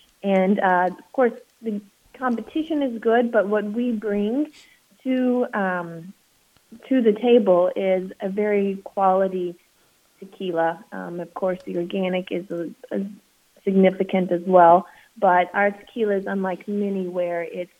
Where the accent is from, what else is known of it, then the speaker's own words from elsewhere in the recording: Texas, United States; and I'm from Texas